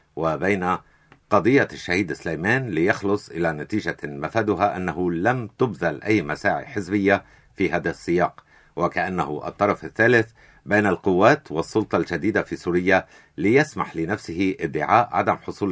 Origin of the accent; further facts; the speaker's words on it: Jezzine, South Governorate, Lebanon; وأعاهد أهلي في جزين بمواصلة النضال لمزيد من رفع اسم جزين عاليا،